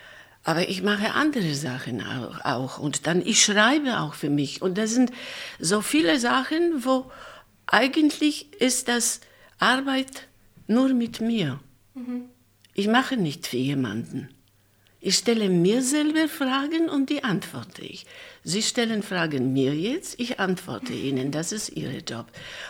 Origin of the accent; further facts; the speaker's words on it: Poland; German is a second language; Und ich komme aus Polen. Damals waren dann also ganz schlechte Zeiten.